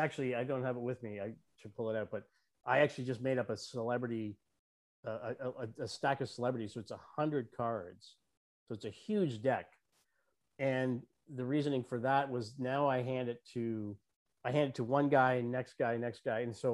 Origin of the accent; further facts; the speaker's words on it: Toronto, Ontario, Canada; now in Florida, United States; And I now live in Florida, but I was originally in Toronto, Canada.